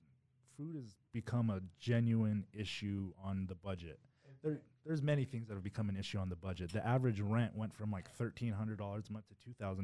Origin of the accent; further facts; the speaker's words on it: United States; But for me as an American, I am...